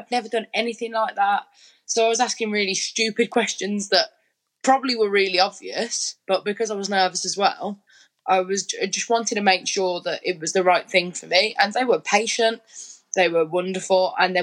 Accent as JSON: {"language": "English", "town": "Birmingham", "region": "West Midlands", "country": "United Kingdom", "said": "I was actually a little bit concerned because I'm from Birmingham. I don't know Bristol at all."}